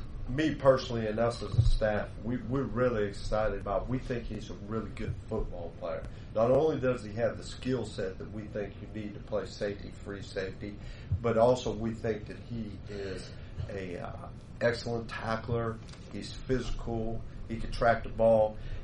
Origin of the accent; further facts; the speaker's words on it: Pittsburgh, Pennsylvania, United States; Well, you can tell from my accent. I'm from the south side.